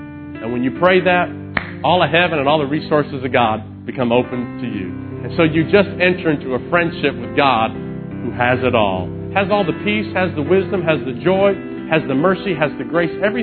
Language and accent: English; Tennessee, United States; moved away as an adult; also born or lived in Oklahoma / Canada; I grew up in Tennessee, went to Oklahoma to Bible school, and then shortly after that, we were wound up in Canada for 13 years, and we've been here 14 years.